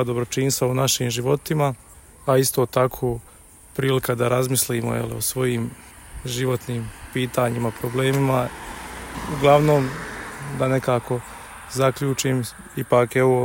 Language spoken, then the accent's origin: Croatian; Tomislavgrad, Federation of Bosnia and Herzegovina, Bosnia & Herzegovina; Pa jesmo, više manje svi smo iz grada, neki se priključili iz svojih sela.